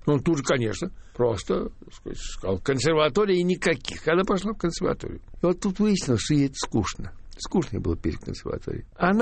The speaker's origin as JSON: {"language": "Russian", "region": "Tbilisi", "country": "Georgia", "tie": "born or raised there", "said": "дошкольное детство прошло в Тбилиси"}